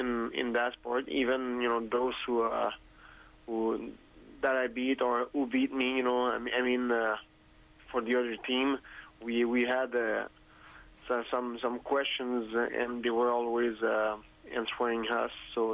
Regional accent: Canada; for winning, you know, in front of you know, my own crowd, my hometown fans, that was amazing. That was amazing. You know, I was the first fight of the night. And also the first UFC fight of the history in Canada.

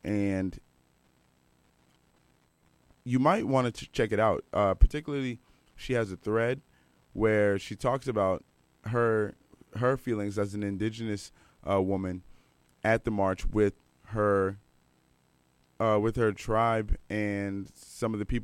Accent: Washington, District of Columbia, United States; If you don't know, I'm from Washington, D.C. area

